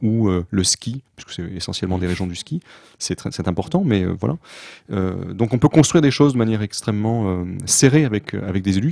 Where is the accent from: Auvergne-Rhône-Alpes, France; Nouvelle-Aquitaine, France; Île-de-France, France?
Île-de-France, France; Paris; Et je suis parisien, j'habite Paris, enfin Montreuil plus exactement, mais donc je vais beaucoup aux concerts à Paris.